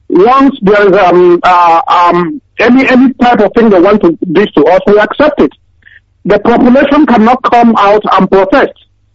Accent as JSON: {"language": "English", "country": "Nigeria", "lives_now": "United Kingdom", "said": "I'm coming from the UK. Director, it's really... I come from Ugawala, local government..."}